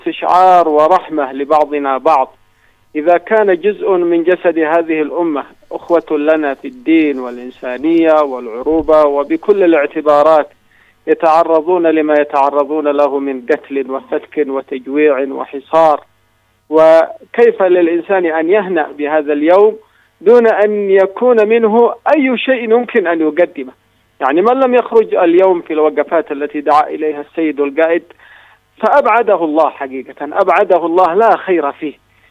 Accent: Yemen; لكننا نحن كيمنيين بفضل الله سبحانه وتعالى

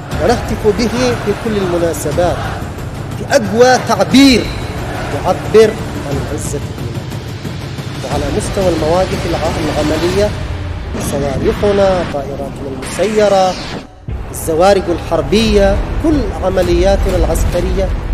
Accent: Yemen; نحن كشعب يمني في منطلقنا الإيماني

